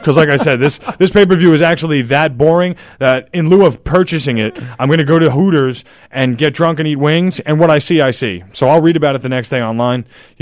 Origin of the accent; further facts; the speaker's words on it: New York, United States; Matt Serra, Long Island's own. We're from New York.